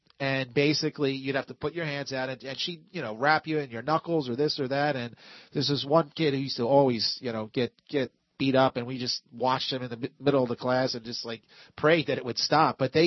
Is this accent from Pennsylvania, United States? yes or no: yes; Philadelphia, Pennsylvania, United States; I grew up in South Philly, actually, where Rocky was filmed. It was literally, I was on 9th and Winton Street.